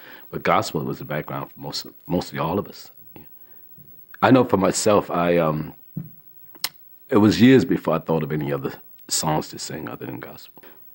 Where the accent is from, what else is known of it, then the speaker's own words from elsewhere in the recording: Henderson, North Carolina, United States; born there; I was born in Henderson, North Carolina, so I didn't have a big choice of music.